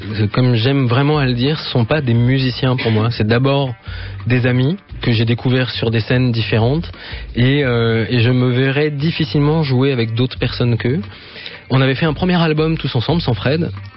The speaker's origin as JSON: {"language": "French", "town": "Paris", "region": "Île-de-France", "country": "France", "said": "Mon père est d'origine polonaise, ma mère est d'origine tunisienne et italienne. Et moi, je suis un petit parigot."}